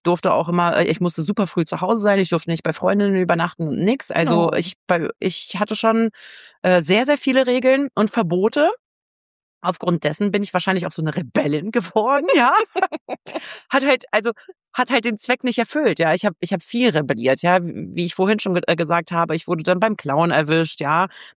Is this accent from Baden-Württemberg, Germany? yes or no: no; Hanover, Lower Saxony, Germany; moved away as an adult; now in Berlin, Germany; Ich bin ja aufgewachsen in Hannover und ich habe damals entschieden, so von jetzt auf gleich, ich gehe nach Berlin.